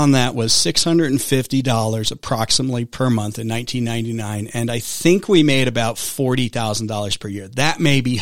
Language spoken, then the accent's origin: English; New York, United States; I'm from New York originally.